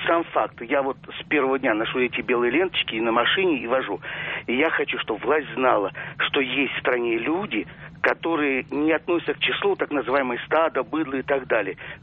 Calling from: Moscow, Russia; Да, я и звоню из Москвы.

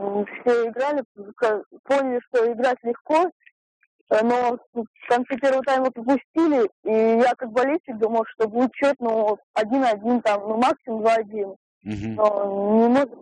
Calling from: Saint Petersburg, Russia; Я звоню вам из Санкт-Петербурга.

